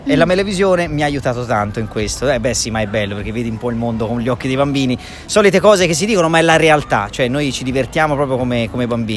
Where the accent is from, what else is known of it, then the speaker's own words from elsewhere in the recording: Tuscany, Italy; e io sono toscano